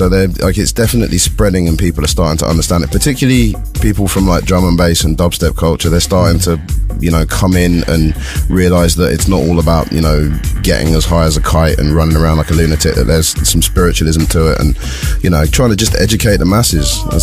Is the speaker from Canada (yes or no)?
no; Australia; And luckily, I'm Australian, so I was able to just jump on a plane and go over to Australia.